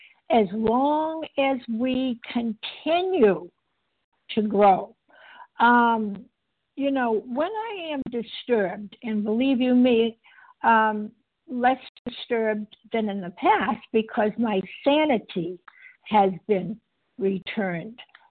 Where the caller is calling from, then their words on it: Massachusetts, United States; Oh, I call from Massachusetts.